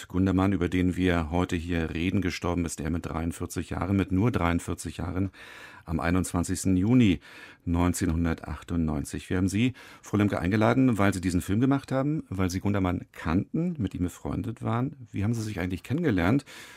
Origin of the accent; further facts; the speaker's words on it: East Germany, Germany; born there; Anfang oder Mitte der 60er Jahre des letzten Jahrhunderts geboren. Geboren im Osten, in der DDR